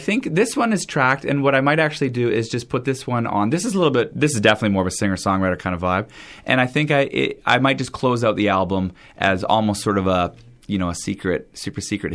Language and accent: English; Burlington, Ontario, Canada; also born or lived in Meaford / Belgium; Yeah, Meaford is sort of my hometown. I mean, I lived all over the place as a kid. Grew up in Burlington. We moved to Belgium, where I lived for a number of years as a teenager